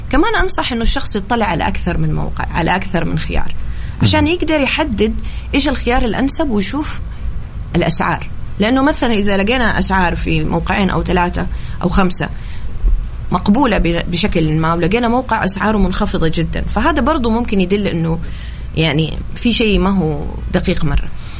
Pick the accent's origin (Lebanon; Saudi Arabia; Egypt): Saudi Arabia; لأنه أنا سعودية ومقيمة